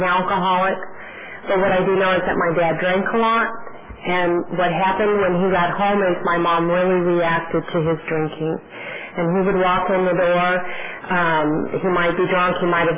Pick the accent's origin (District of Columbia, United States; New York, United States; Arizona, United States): Arizona, United States; Yuma; I was born and raised in Arizona. Yuma, Arizona, if you don't know where that is, it sits on the border of California and Mexico